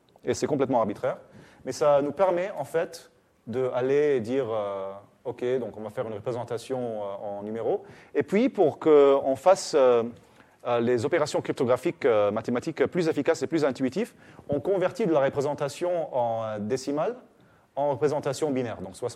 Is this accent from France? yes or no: no; Quebec, Canada; je viens du Québec, donc c'est encore pire là-bas.